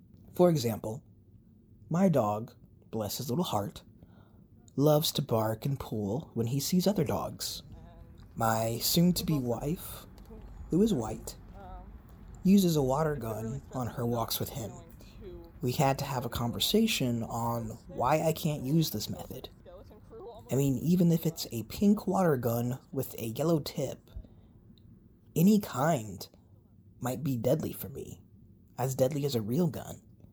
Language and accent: English; Tulsa, Oklahoma, United States; I'm from Tulsa. I'm a brother, a soon-to-be husband, a lost daughter, and a found son, a queer Black trans man